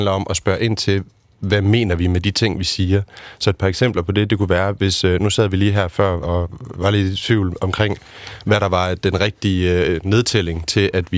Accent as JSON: {"language": "Danish", "town": "Aarhus", "region": "Central Denmark Region", "country": "Denmark", "tie": "born or raised there", "said": "jeg er født og opvokset i Aarhus, blev født i 1990. Og jeg er gift."}